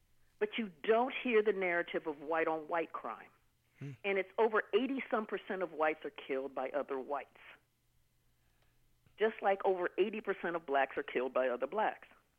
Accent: Ohio, United States; now in Atlanta, United States; You know, I'm in Atlanta now. I'm from the Midwest.

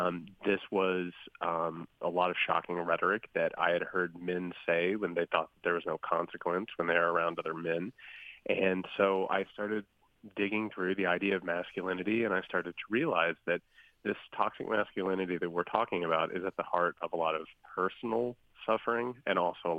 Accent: Indiana, United States; So I'm originally from Indiana, and I come from southern Indiana in a really, really small rural town. I come from a very poor blue-collar family.

